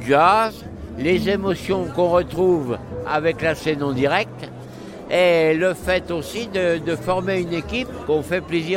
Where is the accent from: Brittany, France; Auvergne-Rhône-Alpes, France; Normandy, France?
Normandy, France; Dangy; Moi, je suis de Dangy